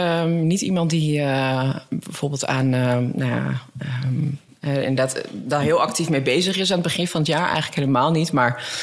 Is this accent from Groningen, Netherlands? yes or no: yes; Groningen, Netherlands; also born or lived in Amsterdam; now in Soesterberg, Netherlands; Ja, ik kom van origine van het platteland van Groningen